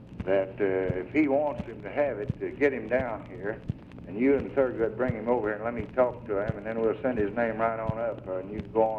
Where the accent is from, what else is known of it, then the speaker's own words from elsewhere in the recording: Texas, United States; But being a Texan, I guess that'd give us too much trouble.